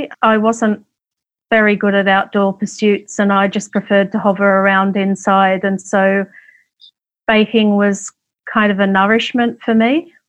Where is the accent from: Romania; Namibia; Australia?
Australia; New South Wales; Yes, I was country born and raised in the Hunter Valley, and we were farmers